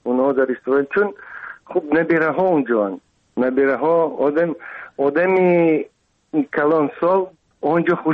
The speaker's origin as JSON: {"language": "Persian", "region": "Dushanbe", "country": "Tajikistan", "tie": "born or raised there", "said": "من حیران شدم از اینکه چطور یک شهری با اصطلاح تاجیکی زمانوی مدرن پیشرفته خیلی دوست داشتم، خیلی دوست داشتم دوشنبه"}